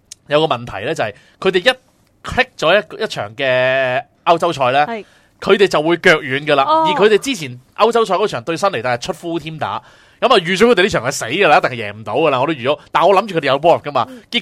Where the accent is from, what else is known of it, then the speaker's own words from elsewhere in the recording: China; 系即系我哋中国人嚟啊嘛，我哋都一定要信呢样嘢嘅。